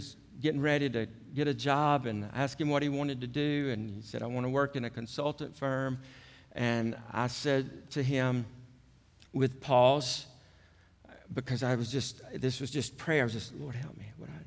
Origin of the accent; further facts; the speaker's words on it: Georgia, United States; My voice gave it away. That led to me saying to her, you're right, I'm from Georgia.